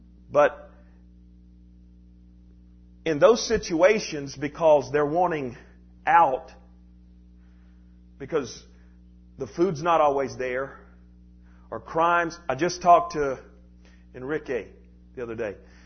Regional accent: United States; born there; You know, I'm glad I was born in America.

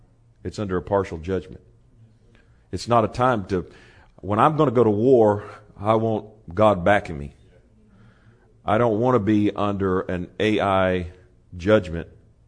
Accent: United States; I love America, and I'm American all the way to my toes

